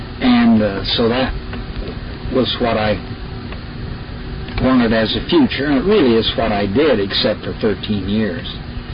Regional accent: Terre Haute, Indiana, United States; Well, I was born and brought up in Terre Haute, Indiana.

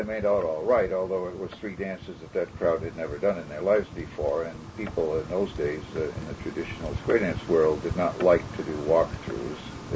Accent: Uncasville, Connecticut, United States; I guess mostly I was brought up in Uncasville, Connecticut, which is halfway between Norwich and New London.

